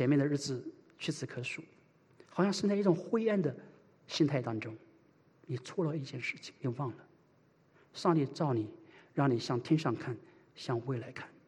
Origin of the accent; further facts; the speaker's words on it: China; 按照我们中国人搞整数，我们中国人喜欢讲整数的十，对不对？